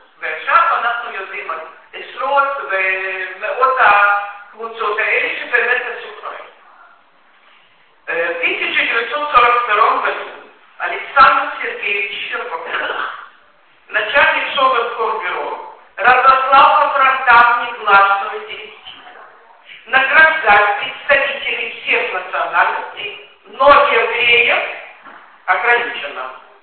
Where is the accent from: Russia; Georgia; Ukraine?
Ukraine; Proskurov, Khmelnytskyi Oblast; now in Israel; Я родом из Правскурова.